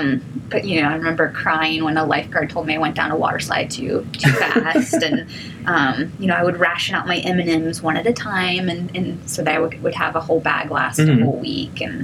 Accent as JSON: {"language": "English", "town": "Columbus", "region": "Ohio", "country": "United States", "also_born_or_lived": "Greenville, South Carolina", "said": "So I am originally from Columbus, Ohio, but also spend some time in Greenville, South Carolina. But I've been out here for about 10 years now, and so I do consider myself to be, you know, local-ish."}